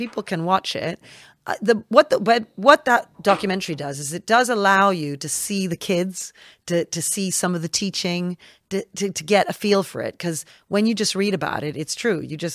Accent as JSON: {"language": "English", "country": "United Kingdom", "said": "As opposed to, well, I'm actually British and I'm human."}